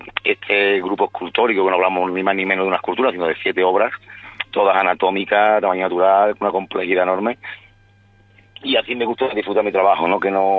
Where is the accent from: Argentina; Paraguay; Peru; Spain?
Spain; Morón de la Frontera, Andalusia; como bien has dicho, soy sevillano, de Morón de la Frontera. Nací en el Hospital Virgen Macarena el 3 de junio del 78. Macareno también, de cepa